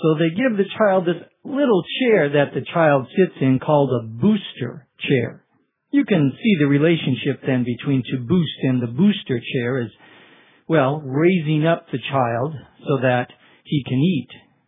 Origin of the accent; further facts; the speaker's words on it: Minnesota, United States; including Cass County in my home state of Minnesota.